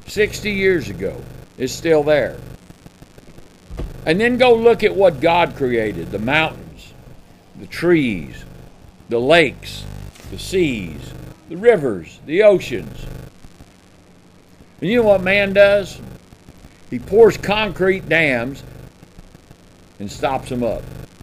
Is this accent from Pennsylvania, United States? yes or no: no; Houston, Texas, United States; As a boy, a young man, I went to baseball games. I grew up in Houston